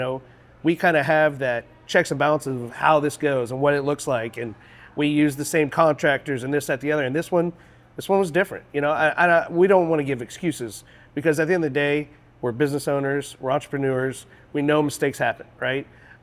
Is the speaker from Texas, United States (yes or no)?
yes; The Woodlands, Texas, United States; I grew up in the Woodlands in 1977, right?